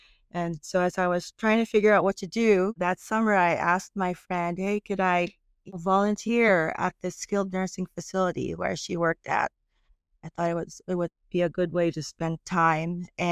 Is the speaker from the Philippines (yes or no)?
yes; Metro Manila, Philippines; as a child growing up in Metro Manila in the Philippines, I was quite fond of creating art.